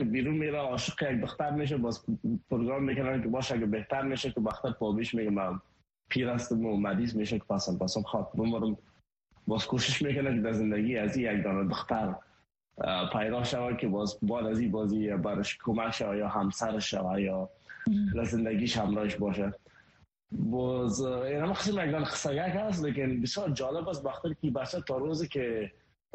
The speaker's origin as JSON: {"language": "Persian", "country": "Afghanistan", "moved": "yes", "lives_now": "India", "said": "ما یک مهاجر بودیم تمام مهاجرهایی که از افغانستان ایلا کردیم ما آمدیم طرف هندستان"}